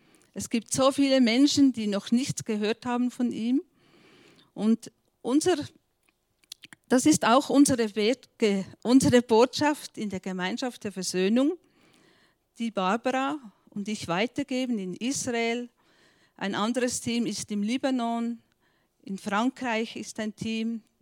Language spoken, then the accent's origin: German; Reutigen, Bern, Switzerland; also born or lived in Jerusalem; ich komme aus Reutlen. Das ist über, wenn man durchs Tunnel fährt, nicht weit von Frutigen entfernt.